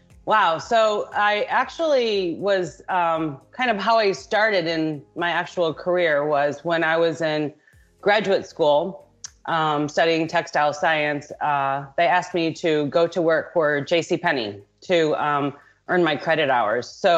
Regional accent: St. Louis, Missouri, United States; I went to May department stores in St. Louis, trying to get back home. That's my hometown, as a technical design manager.

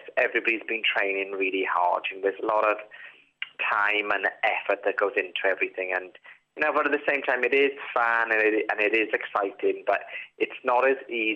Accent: Merthyr Tydfil, Wales, United Kingdom; I'm from Merthyr Tydfil. I'm used to people shouting at me.

